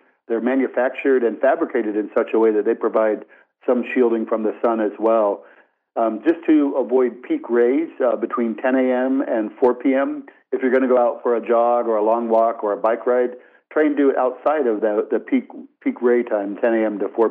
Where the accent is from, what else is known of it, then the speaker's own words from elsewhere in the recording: Florida, United States; As a child, I didn't practice sun safety. I grew up in Florida.